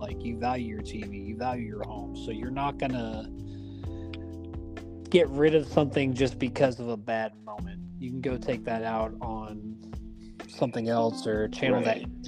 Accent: Brooklyn, New York, United States; also born or lived in Missouri; yes, I claim being from Missouri, though I spent most of my childhood here. But yes, I am from Brooklyn, where we go hard.

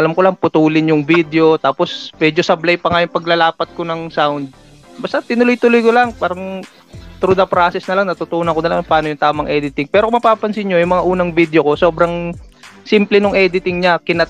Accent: Calabarzon, Philippines; Hmm, taga Cavite talaga ako. Since birth.

